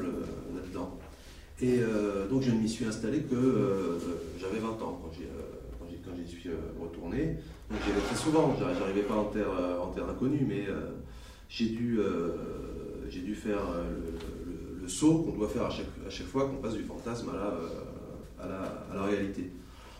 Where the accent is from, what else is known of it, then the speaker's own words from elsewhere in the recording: Vitry-sur-Seine, Île-de-France, France; moi je suis né et j'ai grandi à Vitry-sur-Seine